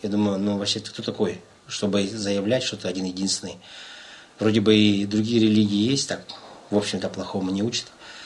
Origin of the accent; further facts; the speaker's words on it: Kazakhstan; и я впервые подумал, что я казах, вот по-настоящему посидел, так подумал, ага, но я язык не знаю